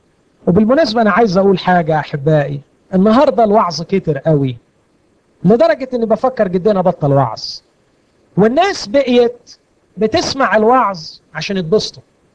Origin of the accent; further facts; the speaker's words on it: Egypt; وللأسف الشديد اننا نحن كمصريين من اوائل الشعوب اللي تميل لحالة التذمر والشكوى.